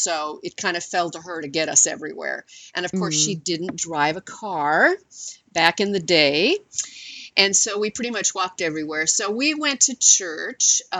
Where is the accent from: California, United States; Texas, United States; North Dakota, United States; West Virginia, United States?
North Dakota, United States; born there; I was born in North Dakota, so you get a guess what religion it probably was.